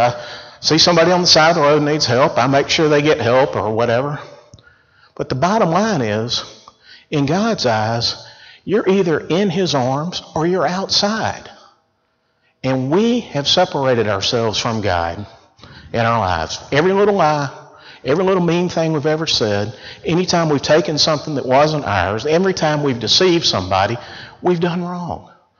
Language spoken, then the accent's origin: English; Montgomery, Alabama, United States; I grew up here in Montgomery, Alabama, never strayed far from home.